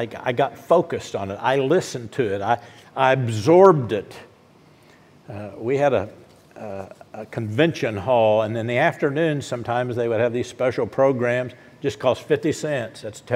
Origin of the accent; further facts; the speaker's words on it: Oklahoma, United States; I grew up in Oklahoma, and country music's big in Oklahoma.